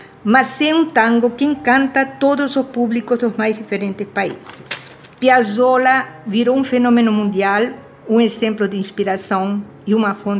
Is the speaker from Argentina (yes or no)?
yes; Argentina; born there; Portuguese is a second language; Sou argentina de nascença, pianista, e faço parte do … junto com os meus filhos … nos saxofones e flauta e … no acordeão.